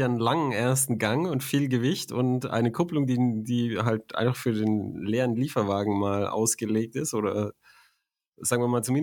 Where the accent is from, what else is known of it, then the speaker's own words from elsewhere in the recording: Germany; Ja, das bin ich als Deutscher so gewohnt.